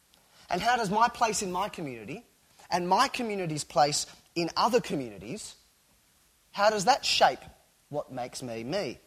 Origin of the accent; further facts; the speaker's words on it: Australia; I don't think that being Australian is a really crucial part of my identity, but that's my background.